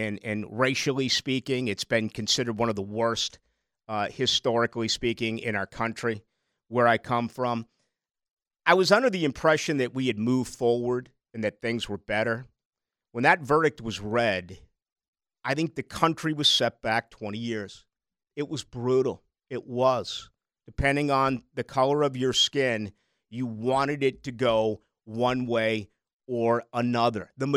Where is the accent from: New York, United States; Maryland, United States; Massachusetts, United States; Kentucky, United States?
Massachusetts, United States; Boston; Growing up in Boston, my dad taking me to Patriots games with his friends, season tickets.